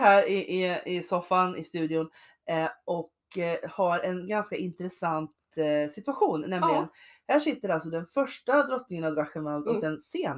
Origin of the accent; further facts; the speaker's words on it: Sweden; Vilket är ganska bra för att som svensk vill man gärna fira midsommar.